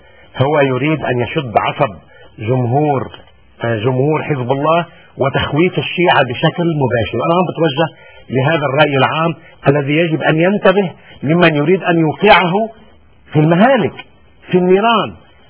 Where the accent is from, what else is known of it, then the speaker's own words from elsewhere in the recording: Lebanon; كلنا بنعرف كلبنانيين العبث اللي عملوا بلبنان